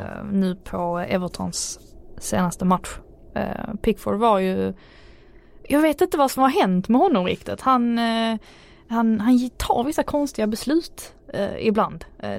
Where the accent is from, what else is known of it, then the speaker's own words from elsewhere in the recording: Malmö, Skåne, Sweden; accent: Scanian; Jag har ju inte bred skånska. Jag har ju inte det. Jag slog fast det nu när jag var hemma i Malmö nu tidigare i veckan och jobbade.